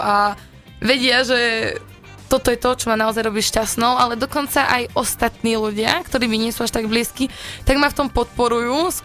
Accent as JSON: {"language": "Slovak", "town": "Revúca", "region": "Banská Bystrica Region", "country": "Slovakia", "said": "u nás v Revúcej bol gala večer bojových umení a otcino ma tam zobral"}